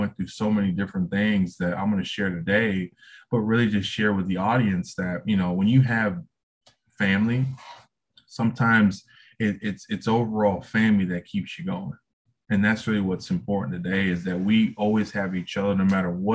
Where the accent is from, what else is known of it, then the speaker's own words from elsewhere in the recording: New York, United States; Growing up in New York was a special place because, you know, we all reunited as children and we used to play.